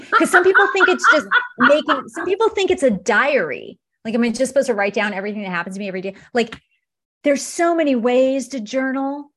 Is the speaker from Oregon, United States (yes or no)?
yes; Oregon, United States; Oh, Debbie's from Oregon. I'm from Oregon.